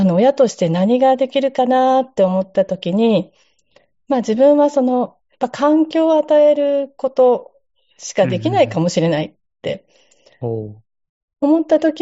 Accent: Hita, Oita, Japan; 私自身実は大分県日田市の生まれ育ちで、本当目の前が川で、

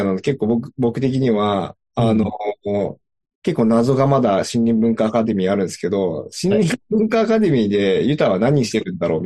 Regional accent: Shinjuku, Tokyo, Japan; 僕はもともと出身が新宿区って、もう全然森なんかないよみたいなところで、僕生まれ育って、幼少期過ごしてたんですけど

